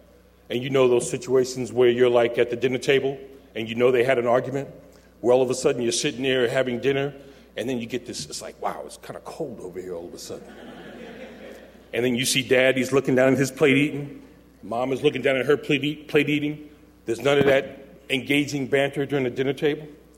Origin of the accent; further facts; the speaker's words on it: Brooklyn, New York, United States; As a teenager growing up in Brooklyn, New York